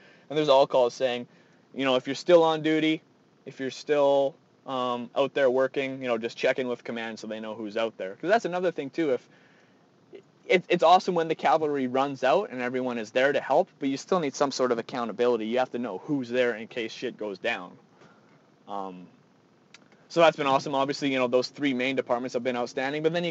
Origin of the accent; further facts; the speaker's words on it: Calgary, Alberta, Canada; So I grew up in Bowness, and I'm actually heading to Bowness tonight just to check on some friends, and I want to see the house I grew up in. So I grew up on Bow Crescent.